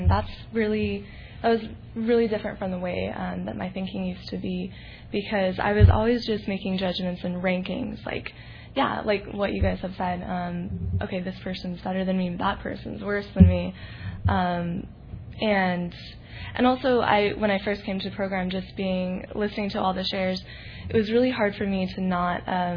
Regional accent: Santa Barbara, California, United States; and I'm from Santa Barbara.

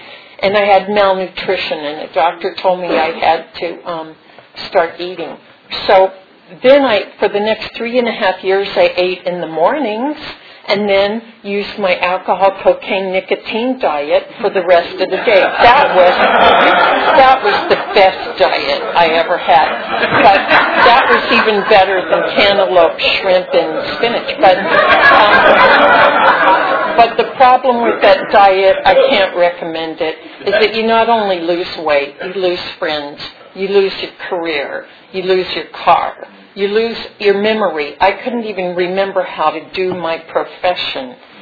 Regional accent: Phoenix, Arizona, United States; also born or lived in San Francisco, United States / Lima, Peru; Well, I grew up in Phoenix. I went to grade school in Phoenix, and I went to junior high school in San Francisco. I went to high school in South America, in Lima, Peru.

